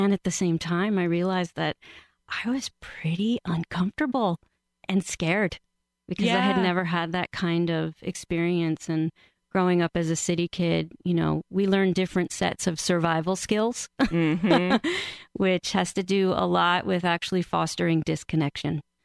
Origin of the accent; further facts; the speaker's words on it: New York City, New York, United States; I was born and raised in New York City.